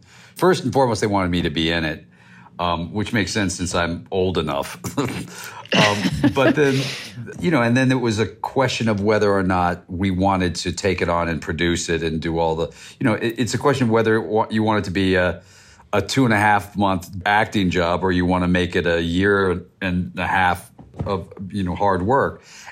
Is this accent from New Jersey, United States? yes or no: no; Augusta, Kentucky, United States; He was in my hometown of Augusta, Kentucky.